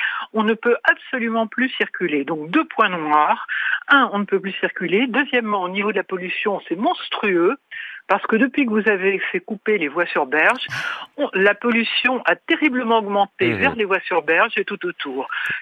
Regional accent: Paris, Île-de-France, France; Je suis parisienne

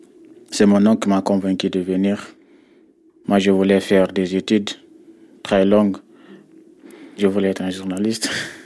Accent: Guinea; now in France; j'ai 16 ans, je viens de la Guinée-Conakry.

